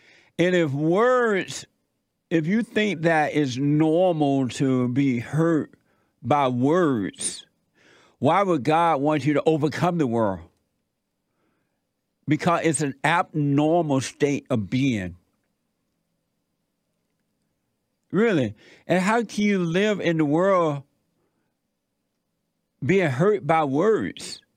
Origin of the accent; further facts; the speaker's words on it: Alabama, United States; growing up in … the older people would teach us by example